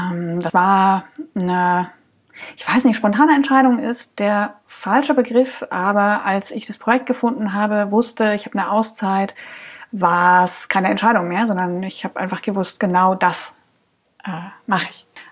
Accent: Dresden, Saxony, Germany; born there; now in Cologne, Germany; ich lebe in Köln, komme gebürtig aus Dresden oder aus der Region Dresden.

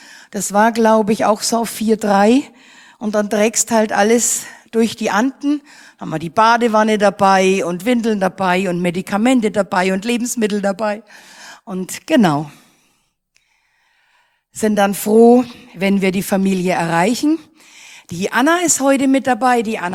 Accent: Bavaria, Germany; wie schön, dass das geklappt hat und ich als Franke mal wieder oben bei euch sein darf

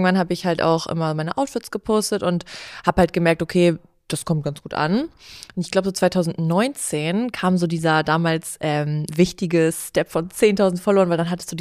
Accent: Bremen, Germany; ich bin gerade 31 geworden und genau, ich komme aus Bremen

